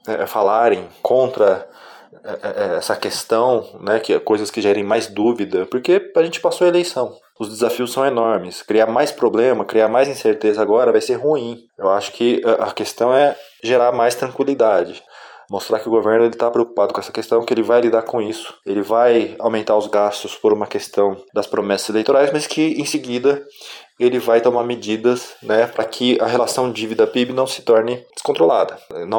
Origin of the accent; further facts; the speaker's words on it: Brazil; Acho que todo mundo, né, como brasileiro, espera que cada governo que esteja lá tome as medidas que vai auxiliar o crescimento da economia brasileira